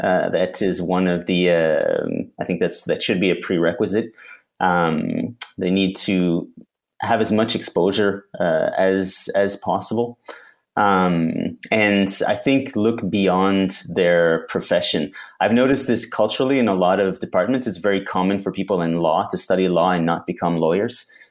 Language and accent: English; Quebec, Canada; I grew up in the Eastern Townships in Quebec. My mother is from Quebec, but my father's from New Zealand. So grew up amongst a family of five, was the middle child